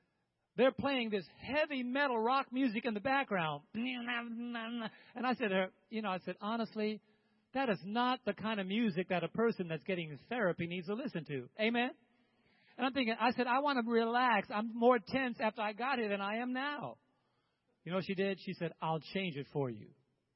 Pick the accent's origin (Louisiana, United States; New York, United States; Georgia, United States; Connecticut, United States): New York, United States; now in Thompsonville, United States; We live in Thompsonville, Illinois, but I'm from New York.